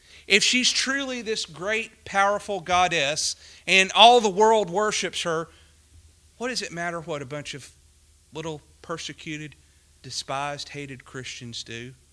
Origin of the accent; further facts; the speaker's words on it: Winston-Salem, North Carolina, United States; When you think of my hometown, Winston-Salem, you think of cigarettes.